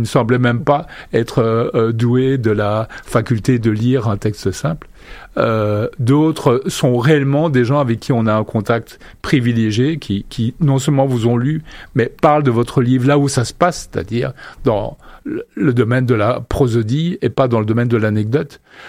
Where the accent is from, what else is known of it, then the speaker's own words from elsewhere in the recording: Belgium; Je veux dire, comme citoyen, je suis belge